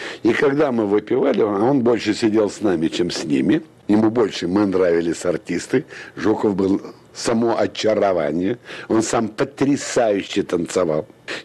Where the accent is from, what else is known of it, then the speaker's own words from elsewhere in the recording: Kyiv, Ukraine; moved away as an adult; now in Moscow, Russia; Приехал он в Киев, и я единственный, который родился в Киеве. И из Киева я ушел на войну. И вот после войны я вернулся уже в Москву. И жил в Москве.